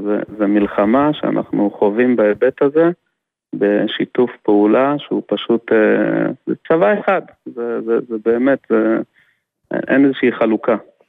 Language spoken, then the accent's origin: Hebrew; Omer, Southern District, Israel; אני מעומר ליד באר שבע.